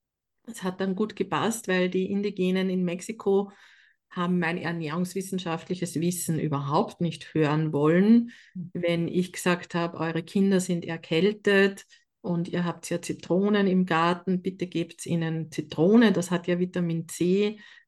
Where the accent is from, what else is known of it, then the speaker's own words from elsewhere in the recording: Upper Austria, Austria; Ich hatte ja in meiner Kindheit am Land in Oberösterreich null Idee